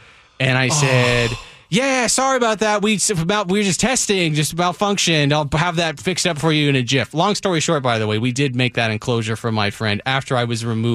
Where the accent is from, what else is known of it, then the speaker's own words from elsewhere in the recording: United States; that's my decision as an American, right?